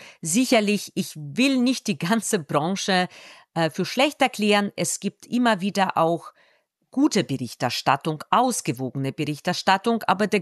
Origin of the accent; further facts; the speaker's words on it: Ukraine; German is a second language; now in Germany; Na, ich spreche mit Akzent, ich komme aus der Ukraine, ich lebe hier, ich gehe arbeiten.